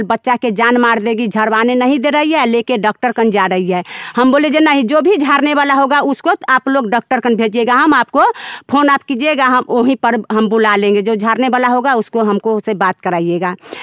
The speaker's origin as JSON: {"language": "Hindi", "town": "Chausma", "region": "Bihar", "country": "India", "said": "मेरा ग्राम है चौसमा, पंचायत मधुबनी, पोस्ट पताही, प्रखंड मुसहरी, जिला मुजफ्फरपुर के रहने वाले हैं।"}